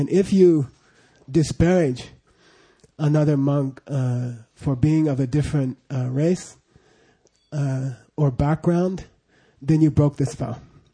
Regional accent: Phoenix, Arizona, United States; I became aware of my prejudice that I had grown up with. I grew up in Phoenix

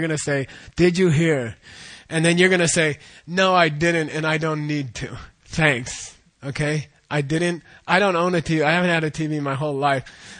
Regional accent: Arizona, United States; My father taught me. We grew up in Arizona.

